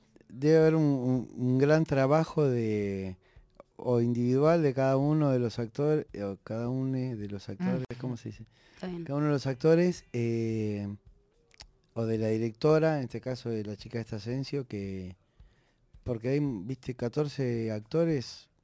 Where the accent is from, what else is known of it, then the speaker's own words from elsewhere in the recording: Santa Fe, Argentina; Yo soy santafesino